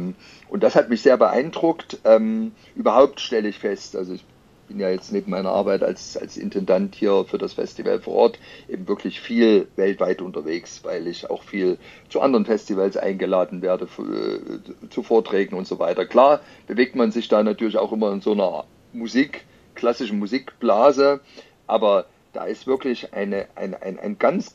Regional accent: Leipzig, Saxony, Germany; Ich bin ja gebürtiger Leipziger, habe ja auch weitgehend studiert und natürlich wächst man als Leipziger mit Bach auf

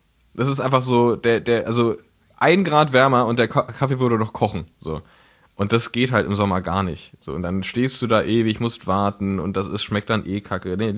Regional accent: Berlin, Germany; ich bin ja in Frohnau aufgewachsen, in Reinickendorf.

